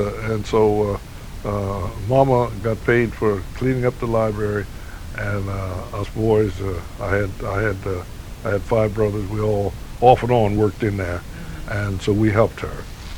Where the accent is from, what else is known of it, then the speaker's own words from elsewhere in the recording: Mount Holly Springs, Pennsylvania, United States; I grew up in Mount Holly Springs, Pennsylvania. That's a small town. Oh, maybe 1,100, 1,200 people in the whole town where I grew up.